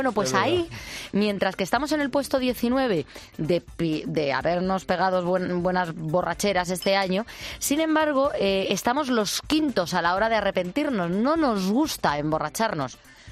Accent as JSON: {"language": "Spanish", "country": "Spain", "said": "Nosotros somos más los italianos españoles el vino, la cervecita."}